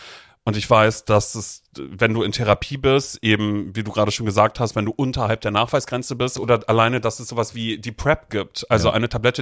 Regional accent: Brudersdorf, Germany; ich bin in Brudersdorf groß geworden, kleines Dorf

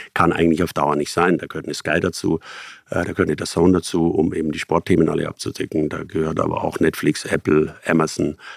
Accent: Bavaria, Germany; also born or lived in Munich; Bei mir ist es die 2. Generation. Aber ich bin Münchner, bin in München geboren, aber am Land aufgewachsen. In einem sehr kleinen Dorf, sehr behütet

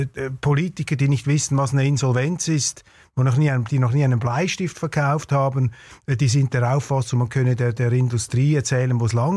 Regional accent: Switzerland; ich kann nur hoffen, auch als Schweizer, weil natürlich Deutschland ist der Wirtschaftsmotor.

